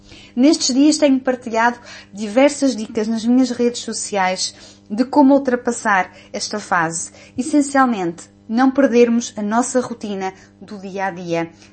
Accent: Aveiro, Centro, Portugal; now in Porto, Portugal; sou natural de Aveiro, cidade que tanto gosto, mas resido há muitos anos fora, neste momento na cidade do Porto.

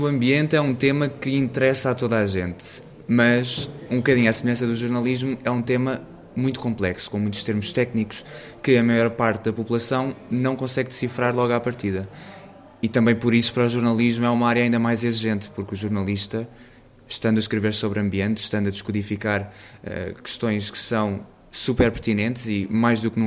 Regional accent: Lisbon, Portugal; Eu sou de Lisboa

